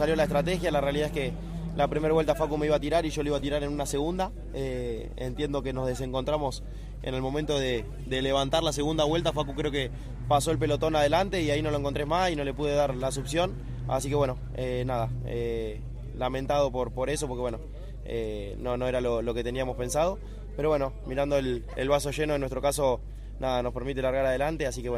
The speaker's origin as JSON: {"language": "Spanish", "region": "Buenos Aires", "country": "Argentina", "said": "todavía soy de Buenos Aires, pero bueno, vamos a intentar representar a las dos provincias de la mejor manera"}